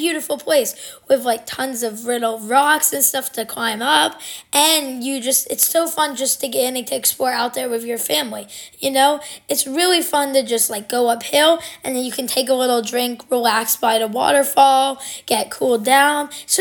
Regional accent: Brunswick, Maine, United States; I'm from Brunswick, Maine.

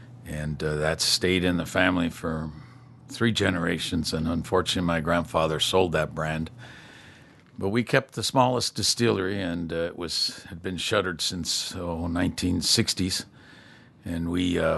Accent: United States; now in Mexico; Well, I am from the United States. I was born in the United States, but I became a Mexican citizen many years ago.

